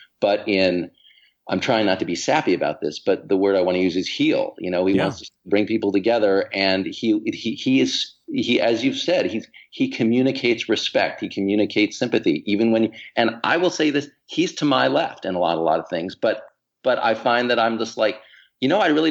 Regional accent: New Jersey, United States; And I'm from New Jersey.

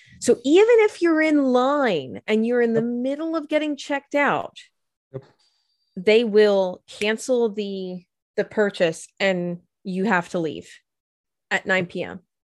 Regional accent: Philadelphia, Pennsylvania, United States; When I was growing up in Philly, on the Pennsylvania side, you could only have state liquor stores.

